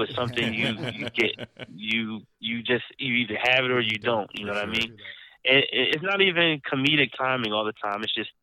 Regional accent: Philadelphia, Pennsylvania, United States; I'm actually from the opposite part of Philadelphia. I'm from Germantown or Mount Airy part of Philly. I've lived in South Philly for... I want to say the last 5 years.

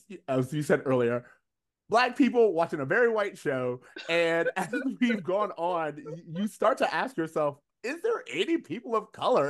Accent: Florida, United States; now in Los Angeles, United States; And like you were saying, like, I remind everyone, we grew up in Florida, so we are not new to country music.

